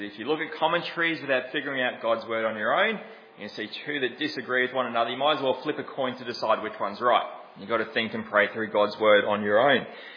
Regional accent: Australia

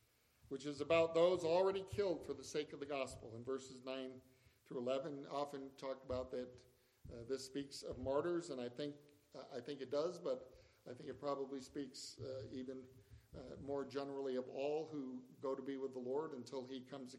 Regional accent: Ireland; I'm from Ireland

